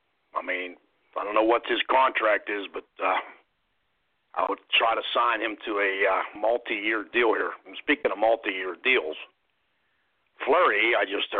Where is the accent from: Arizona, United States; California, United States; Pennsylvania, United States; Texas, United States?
Pennsylvania, United States; Pittsburgh; No, I'm from Pittsburgh.